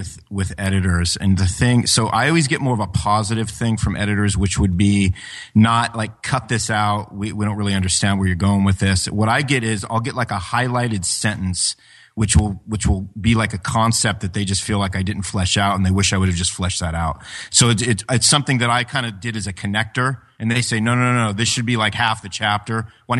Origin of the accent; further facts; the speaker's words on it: Ashland, Ohio, United States; in like a little coffee shop here in my hometown of Ashland, Ohio.